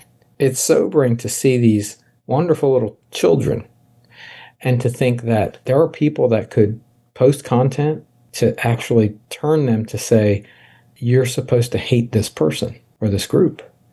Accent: United States; I'm really an American. And by that, I mean my culture and the culture of America and what the culture I was raised in, the Constitution of the United States.

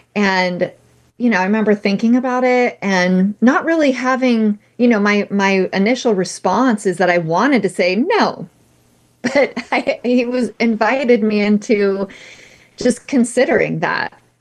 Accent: California, United States; I grew up in California. You can live your whole life in California and maybe never even hear of God.

